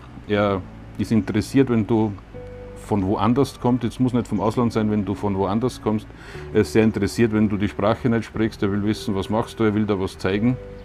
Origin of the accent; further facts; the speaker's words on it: Lower Austria, Austria; Und ich komme aus dem Waldviertel, wenn ich das nochmal betonen darf